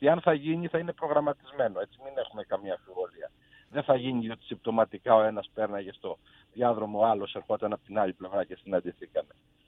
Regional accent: Peloponnese, Greece; Εκτός είμαι Πελοποννήσιος, γιορτάζω 17 Δεκέμβρη.

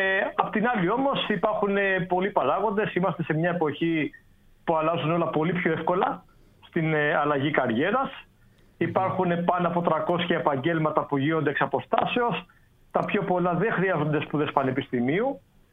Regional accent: Greece; Η πιο πολύ είναι από Ελλάδα, γιατί είμαι από Ελλάδα

